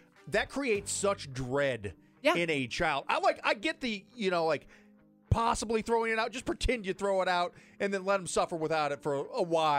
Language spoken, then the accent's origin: English; St. Louis, Missouri, United States; I grew up in St. Louis. My grandparents lived in Chicago, and we would go up there.